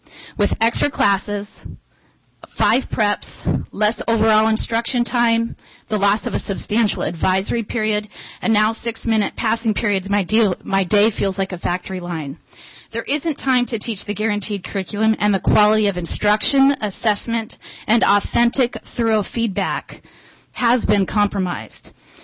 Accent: Palmer, Alaska, United States; I am proud to be a product of the Matt Subaru school system. I was born and raised in Palmer, attended Swanson Elementary, Sherrod Elementary, Butte Elementary, Palmer Junior Middle School

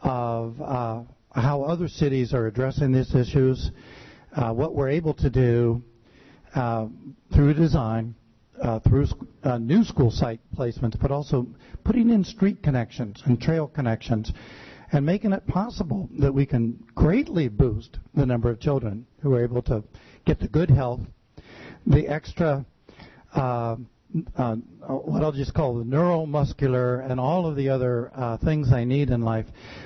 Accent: Port Townsend, Washington, United States; I'm from Port Townsend, Washington, so I'm delighted to have a few hours in Alaska.

